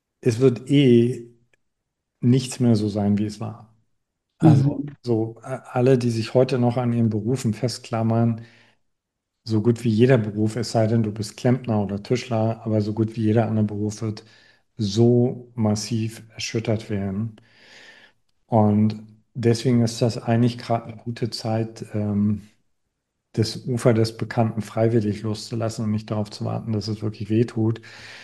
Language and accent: German; East Germany, Germany; also ich komme aus dem Osten.